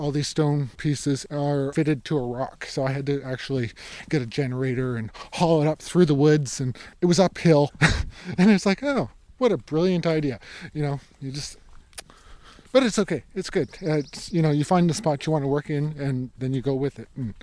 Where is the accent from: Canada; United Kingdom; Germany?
Canada; Ontario; I'm an artist from Haliburton County, so just over that way.